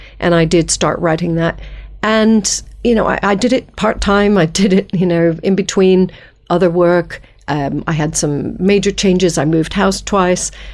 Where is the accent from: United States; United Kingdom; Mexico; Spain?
United States; New York; also born or lived in Canada; my strange accent is because I grew up in New York and went to university in Canada and then did my master's back in the States.